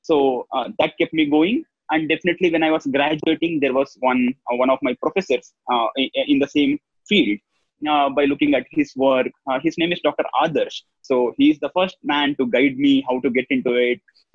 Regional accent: India; My hometown is 100 kilometers away from the current city where I'm

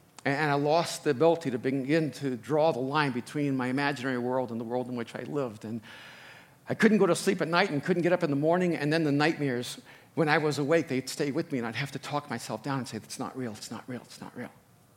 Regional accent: El Salvador; first language Spanish; English is a second language; now in United States; I'm an immigrant from El Salvador, first generation. Spanish was my first language. My grandparents raised me for the first 5 years of my life.

